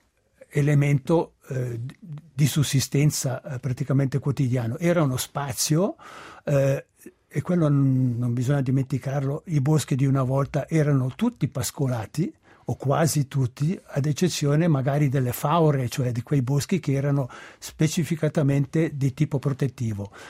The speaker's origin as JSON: {"language": "Italian", "town": "Locarno", "region": "Ticino", "country": "Switzerland", "tie": "born there", "said": "Io sono nato a Locarno, però di provenienza delle Cento Valli, di Rasa per la precisione, e a Rasa trascorrevo tutti gli estati, due mesi e mezzo, in mezzo alla natura, in mezzo al bosco praticamente"}